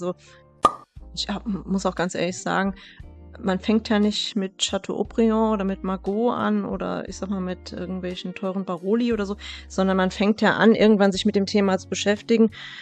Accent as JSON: {"language": "German", "town": "Bad Camberg", "region": "Hesse", "country": "Germany", "tie": "born or raised there", "said": "das ist jetzt, wo ich aufgewachsen bin, in Bad Camberg."}